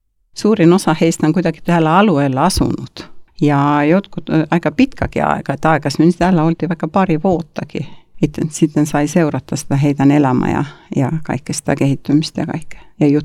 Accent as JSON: {"language": "Finnish", "region": "Saare County", "country": "Estonia", "second_language": "Finnish", "lives_now": "Finland", "said": "Olen kotoisin Eestistä ja olen syntynyt Saaremaalla, pienellä saarella. Ja sitten uudesti syntynyt Hyvinkäällä."}